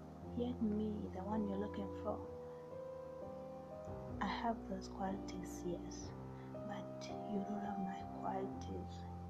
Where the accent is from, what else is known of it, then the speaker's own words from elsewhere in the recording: Uganda; moved away; I'm from Uganda, but right now I'm here in online working as a housemaid.